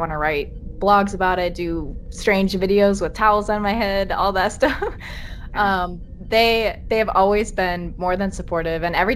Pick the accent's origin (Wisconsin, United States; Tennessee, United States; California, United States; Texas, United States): Wisconsin, United States; moved away as an adult; now in Japan; And when I was home this summer, before I moved here to Japan, I had some time to be in Wisconsin, my home state